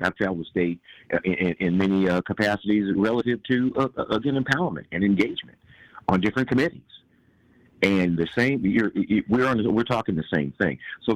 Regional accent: Los Angeles, California, United States; I grew up in Los Angeles, California, man.

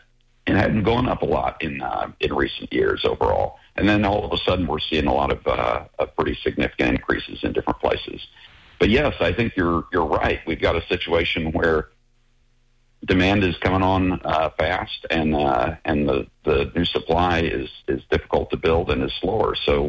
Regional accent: Missouri, United States; I grew up in Northwest Missouri, actually listening to one of your affiliate stations, KFEQ, in St. Joe, Missouri.

